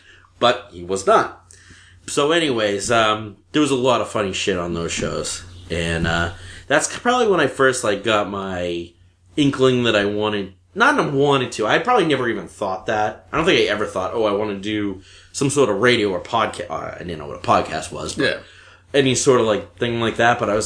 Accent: Boston, Massachusetts, United States; When I was a kid, the big thing in Boston, if you were a white kid growing up in Boston, you listened to WBCN.

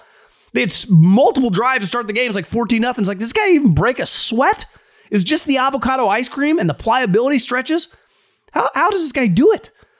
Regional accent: Davis, California, United States; He's a UC Davis guy. I'm born and raised in Davis.

